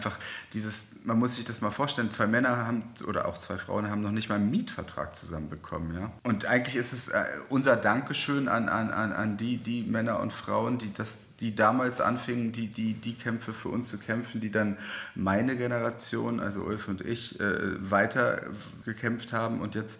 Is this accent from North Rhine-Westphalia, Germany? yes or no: no; Braunschweig, Lower Saxony, Germany; moved away as an adult; now in Berlin, Germany; ich bin ja Wessi, ich bin aus Braunschweig in den Friedrichshain gezogen.